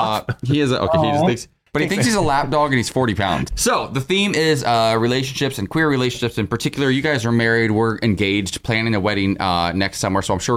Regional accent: Columbus, Ohio, United States; I grew up in Ohio. I grew up in Columbus, Ohio.

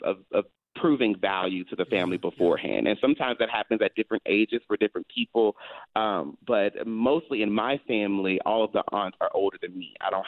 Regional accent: Houston, Texas, United States; And I'm from Houston originally, so I don't know if that matters.

